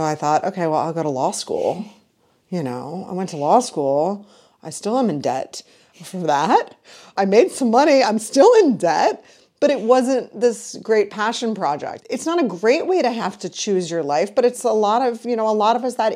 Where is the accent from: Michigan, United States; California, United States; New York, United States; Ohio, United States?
Michigan, United States; Detroit; I'm from the Midwest. I'm from Detroit. Nowadays, Detroit's a bigger city, but it certainly wasn't then, and I'm from the suburbs.